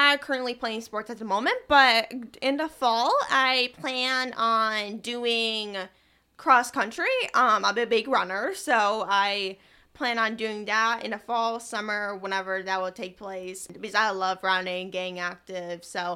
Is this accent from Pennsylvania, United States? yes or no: yes; Scranton, Pennsylvania, United States; Yeah, so growing up in Scranton came with a lot of different emotions. I know with being from Scranton, when people say, where are you from?